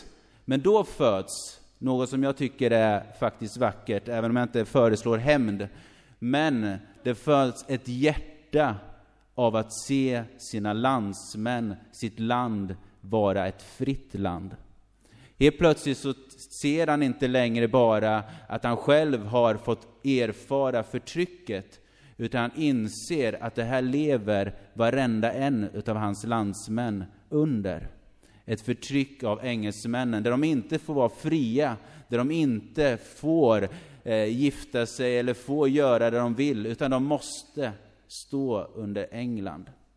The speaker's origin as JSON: {"language": "Swedish", "town": "Norrköping", "region": "Östergötland", "country": "Sweden", "said": "det är ju där jag kommer ifrån, Norrköping."}